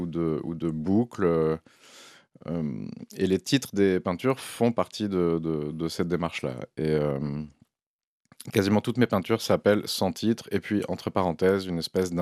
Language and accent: French; Paris, Île-de-France, France; moved away as an adult; now in Brussels, Belgium; J'ai grandi à Paris, mais je vis à Bruxelles depuis un peu plus de 20 ans.